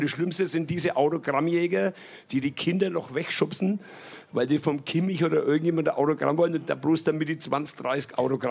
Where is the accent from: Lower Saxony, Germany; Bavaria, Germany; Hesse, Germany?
Bavaria, Germany; Nuremberg; Ja, wir waren oben auf der Burg, echter Nürnberger